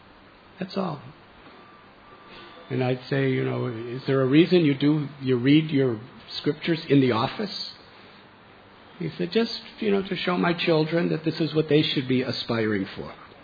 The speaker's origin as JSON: {"language": "English", "town": "Chicago", "region": "Illinois", "country": "United States", "tie": "born or raised there", "also_born_or_lived": "Florida", "said": "I was born in Chicago, raised in Chicago. When I came to college, I went to Florida for obvious reasons."}